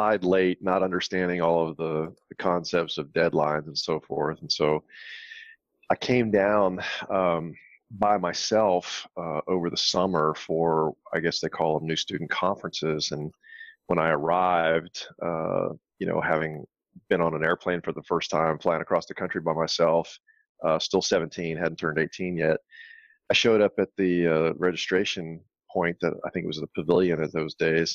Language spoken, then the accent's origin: English; Maryland, United States; I was raised in Southern Maryland, and while going to high school, I got interested in both engineering and medicine